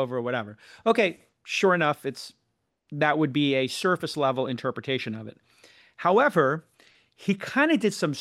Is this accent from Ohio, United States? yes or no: no; Brooklyn, New York, United States; He's also a kid from Brooklyn. He's from Red Hook. I'm from Bay Ridge. It's, just right on the Gowanus Canal there.